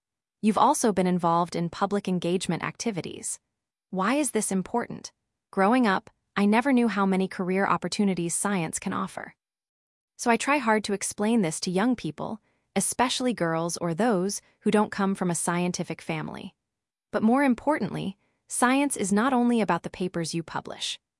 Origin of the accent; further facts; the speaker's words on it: Barcelona, Catalonia, Spain; I'm from Barcelona, and I come from a regular working-class family.